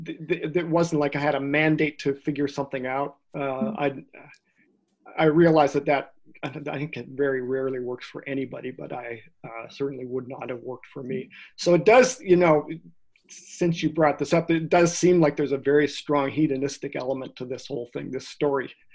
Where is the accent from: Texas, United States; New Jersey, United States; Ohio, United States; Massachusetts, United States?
Massachusetts, United States; Lexington; also born or lived in Boston / Holland / Berkeley, California / Toronto; So I was born in Boston when he was getting his PhD at Harvard. And then we went off to Holland for a year and I learned to speak Dutch in third grade. Loved that. Came back and went to Berkeley, California for a year and then back to Lexington, Mass, and then Toronto.